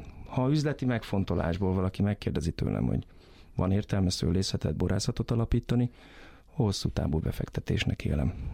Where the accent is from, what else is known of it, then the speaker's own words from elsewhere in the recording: Veszprém, Veszprém County, Hungary; Kisgyerekkoromtól úgy nőttem fel annak ennél, hogy nem voltam somlószőlősi lakos nagyon sokáig. Veszprémben élt a család, oda kötöttünk